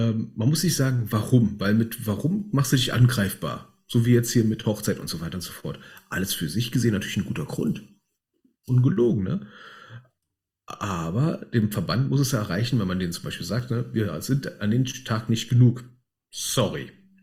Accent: Berlin, Germany; Wir sind ja Berliner, wir sind ganz gut im Meckern.

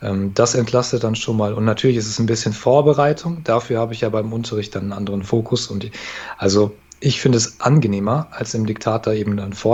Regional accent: North Rhine-Westphalia, Germany; kennt man in Bayern, glaube ich, deutlich mehr als bei uns in NRW.

